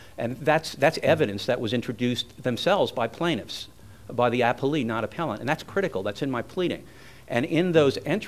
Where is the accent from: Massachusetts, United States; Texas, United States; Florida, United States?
Florida, United States; also born or lived in New York, United States; I'm from New York and I could speak fast, so I'll speak as rapidly as I can, although I grew up in Florida.